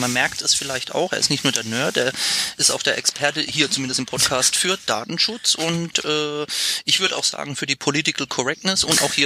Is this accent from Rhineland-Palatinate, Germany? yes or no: yes; Rhineland-Palatinate, Germany